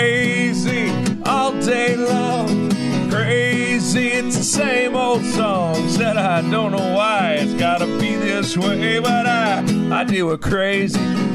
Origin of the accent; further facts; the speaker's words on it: New York, United States; originally I'm from New York. I'm from Western New York, actually.